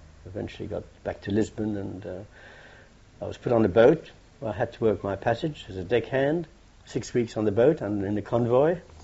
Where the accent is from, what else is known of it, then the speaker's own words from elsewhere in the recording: London, United Kingdom; born there; I was born in London. Paddington, actually.